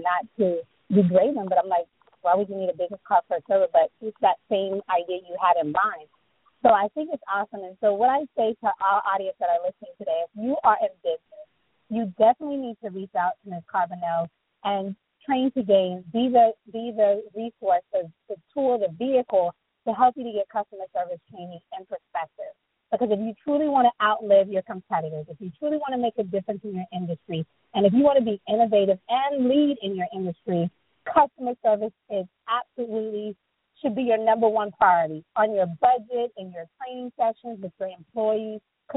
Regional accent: United States; I love being American. I love this country

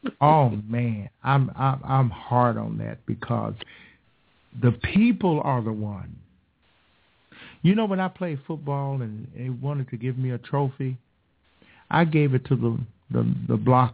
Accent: Indiana, United States; also born or lived in Chicago; I'm from Chi-Town. Grew up in Indiana.

